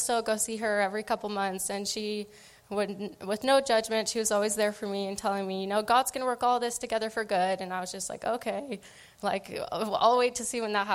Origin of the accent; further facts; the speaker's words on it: Medford, United States; All right, so I grew up here in Medford. I actually grew up going to Christian school. My parents were Christians, so that's kind of all I knew growing up.